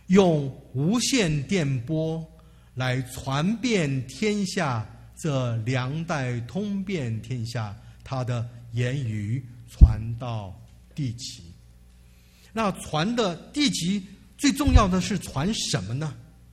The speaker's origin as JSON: {"language": "Chinese", "country": "Taiwan", "moved": "as an adult", "said": "当年我们从台湾出来的话都要服兵役的"}